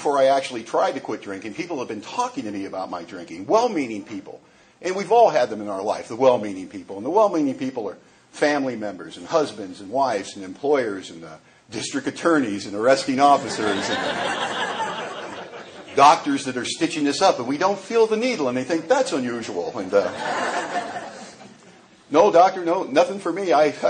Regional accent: Bellingham, Washington, United States

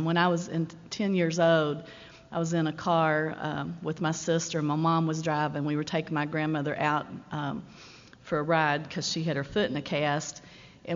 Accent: Louisville, Kentucky, United States; When I was growing up in Louisville, both my parents were adult children of alcoholics, I've learned.

